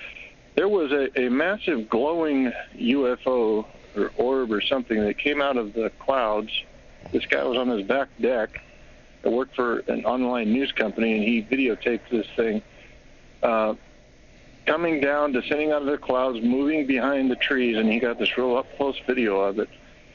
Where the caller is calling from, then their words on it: Washington, United States; Puget Sound, up in Washington State.